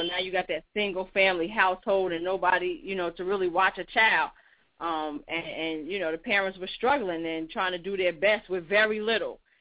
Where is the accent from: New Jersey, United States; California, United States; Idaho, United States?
New Jersey, United States; I'm from New Jersey.